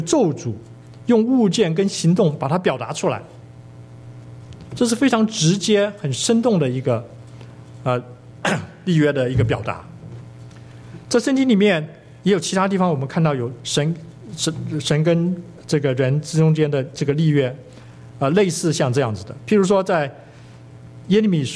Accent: Taiwan; 可是我在台湾长大的，英文也不是我的母语。

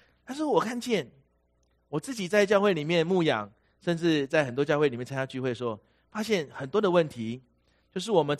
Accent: China; 因为我们中国人强求的是灵验才是最重要的

